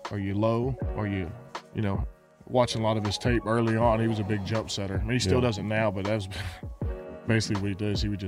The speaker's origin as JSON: {"language": "English", "region": "Texas", "country": "United States", "tie": "born or raised there", "said": "we grew up pretty – I guess we're both from Texas, so I guess our personality is pretty similar."}